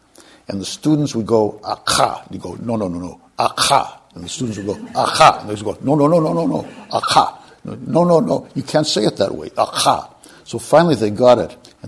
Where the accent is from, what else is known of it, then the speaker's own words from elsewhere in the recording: Boston, Massachusetts, United States; moved away as an adult; now in California, United States; And I grew up in Boston. I'm clearly not an Indian. I came to California in a VW bus in the late 60s.